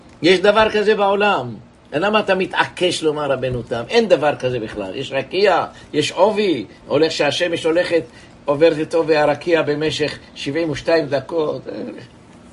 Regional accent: Jerusalem, Jerusalem District, Israel; born there; אני נולדתי בירושלים

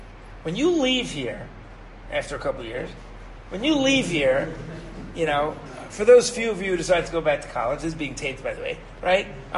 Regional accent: Detroit, Michigan, United States; I came from Detroit, like, I don't know, right?

